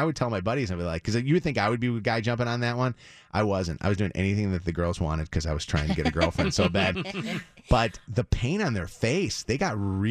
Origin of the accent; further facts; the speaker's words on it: Orland Park, Illinois, United States; from my hometown of Orland Park, right. Illinois, Chicago suburb.